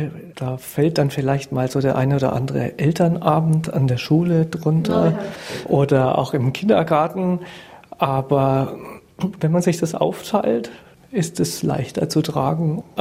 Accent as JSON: {"language": "German", "town": "Erlangen", "region": "Bavaria", "country": "Germany", "tie": "born or raised there", "said": "Der wohnt zwar 200 Kilometer weiter weg in meiner Heimatstadt Erlangen."}